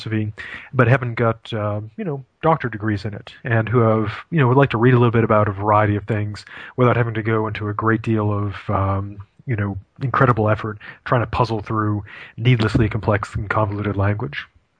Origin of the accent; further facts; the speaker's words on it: Maine, United States; But I'm originally from Maine.